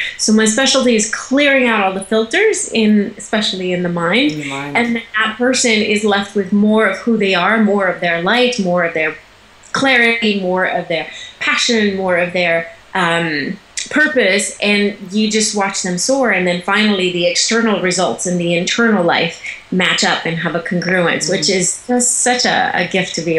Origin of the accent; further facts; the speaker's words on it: Italy; also born or lived in Switzerland; now in Los Angeles, United States; I was born and raised in Italy. I was then, my family moved to Switzerland, and then when I was 18 I moved to America, where I am now speaking to you from. I live in Los Angeles. I've lived in LA for over 20 years